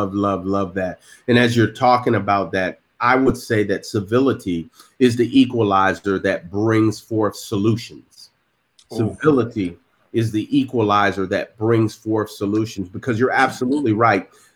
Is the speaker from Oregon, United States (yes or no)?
no; Georgia, United States; born there; from a family where my parents were immigrants from Haiti, and we migrated here to the United States. I was born in Georgia